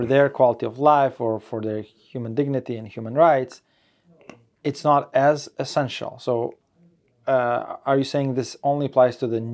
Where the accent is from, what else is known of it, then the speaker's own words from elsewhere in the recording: Uzbekistan; I'm from Uzbekistan